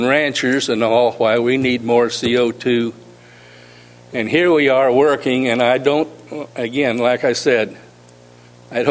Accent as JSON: {"language": "English", "town": "Paso Robles", "region": "California", "country": "United States", "said": "Good evening, ladies and gentlemen. … from Paso Robles."}